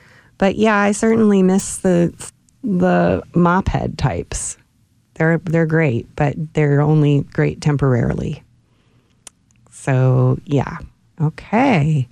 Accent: Cleveland, Ohio, United States; where I grew up in Cleveland, people have these hydrangeas in the landscapes everywhere.

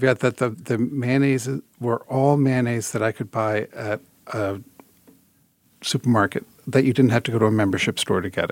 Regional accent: Massachusetts, United States; born there; I was born in Massachusetts outside of Boston, but my family is from Connecticut.

